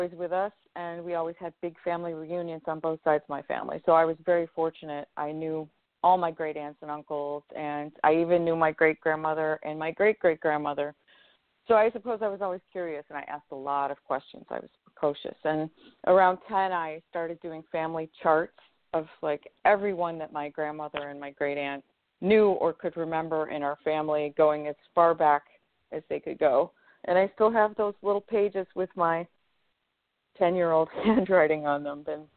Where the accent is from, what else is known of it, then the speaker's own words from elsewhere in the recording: Sullivan, New York, United States; also born or lived in Syracuse / Fayetteville; Well, I was born in Syracuse and lived very briefly at the beginning of my life in Fayetteville, but then moved to the town of Sullivan, which is sort of on the outlier of Chittenango Village.